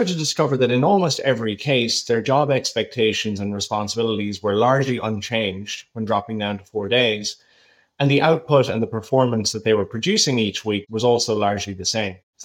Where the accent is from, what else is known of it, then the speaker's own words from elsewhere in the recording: Ireland; as hopefully you'll be able to still tell from my accent, I'm originally from Ireland